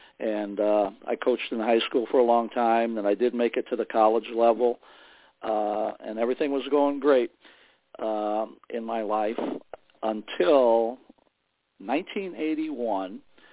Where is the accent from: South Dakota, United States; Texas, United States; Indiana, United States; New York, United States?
Indiana, United States; also born or lived in Chicago, Illinois; Yes, I was born in Chicago back in the day, and I'm a little bit older now. I'm 71 now. Early on, my mom wanted to live out in the country, so we moved out to Indiana